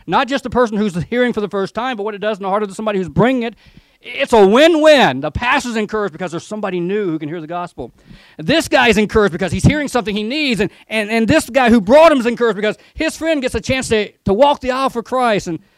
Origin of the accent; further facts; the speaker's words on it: Georgia, United States; now in California, United States; I grew up in Georgia, and I'm looking for still the weird stuff, because in Georgia we have a stereotype of California